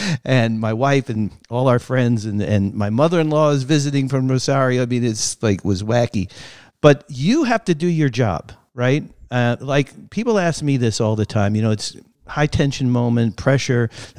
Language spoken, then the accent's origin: English; New York, United States; born there; I wasn't born with soccer. I was born in New York. We played stickball and football and street hockey and a little bit of basketball.